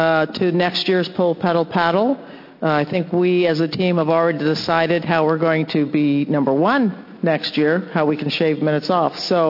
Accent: Bend, Oregon, United States; So my thanks to my hometown of Bend.

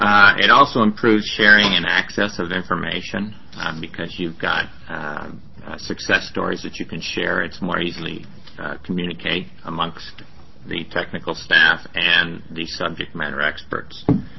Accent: Sacramento, California, United States; I'm from Sacramento, California

